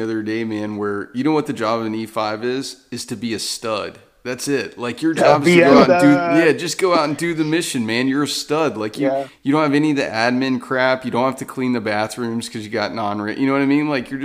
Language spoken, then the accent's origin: English; West Virginia, United States; I'm from West Virginia, man